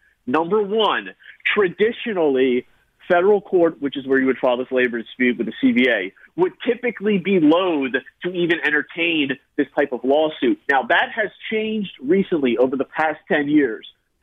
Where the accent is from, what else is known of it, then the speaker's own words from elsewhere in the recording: New Jersey, United States; I grew up in South Jersey.